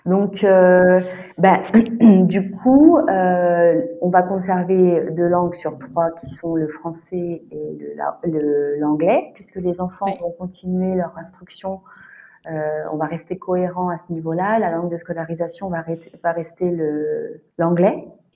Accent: Grand Est, France; now in Nancy, France; on habitait à Nancy, mais on est originaire tous les deux de région, c'est pas Nancy. Moi, je suis de Champagne-Ardenne et mon mari est des Vosges.

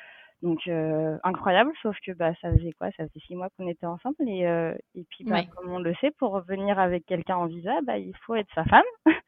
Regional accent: Pays de la Loire, France; moi j'arrive d'un petit département qui s'appelle la Sarthe, c'est entre la Bretagne et Paris, c'est pas forcément bien connu

